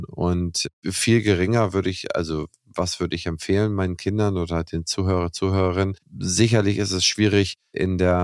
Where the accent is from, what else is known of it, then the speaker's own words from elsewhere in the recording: Schleswig-Holstein, Germany; wir beide als Holsteiner